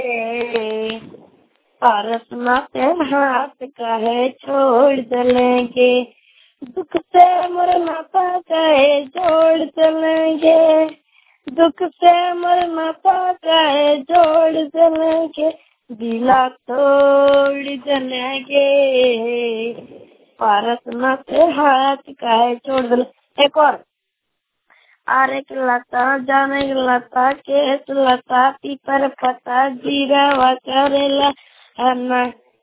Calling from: Dagrai, Jharkhand, India; धनबाद जिले से बोल रहा हूँ। मेरा गांव डगराई में है

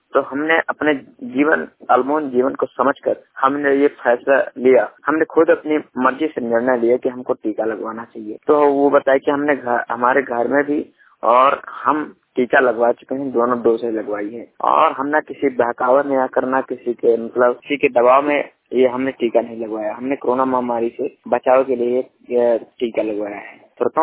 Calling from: Banda, Uttar Pradesh, India; जिला बांदा, उत्तर प्रदेश से।

